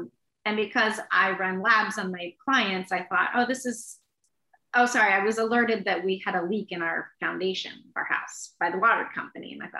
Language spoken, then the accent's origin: English; Texas, United States; Like I grew up in Texas, initially in the basement, flooded all the time.